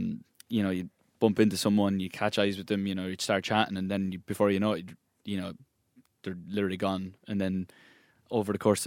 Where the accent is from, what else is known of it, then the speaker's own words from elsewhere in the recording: South East England, United Kingdom; No, I'm from Kent there.